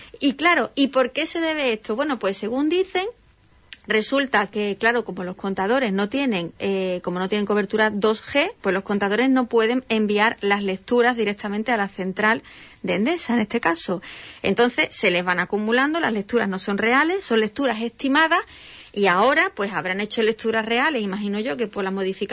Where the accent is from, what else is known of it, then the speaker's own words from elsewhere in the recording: Andalusia, Spain; a mí me indigna como andaluza y me indigna como nubense.